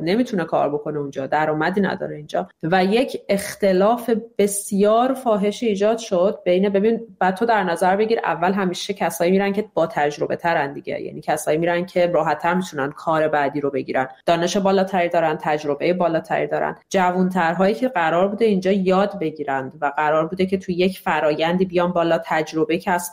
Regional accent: Iran; moved away as an adult; من تمام زندگیم رو تو ایران زندگی کردم، 4 سال نیمه که از ایران اومدم بیرون و الانم آدم 37-8 ساله‌ای هستم.

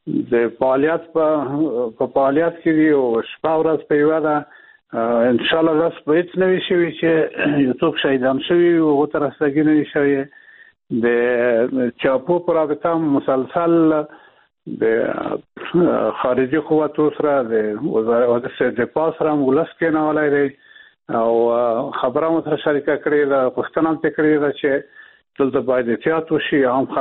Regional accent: Afghanistan; موږ د افغانستان خلک یو او د افغانستان نه جزا نه یو

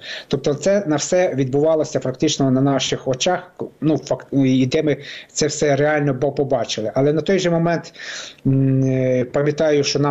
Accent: Crimea, Ukraine; На той момент ми, кримчани, мобілізувалися

